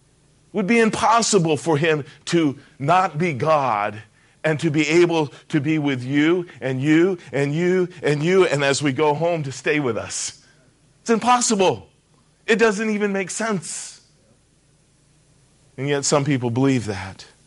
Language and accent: English; Japan; Growing up in Japan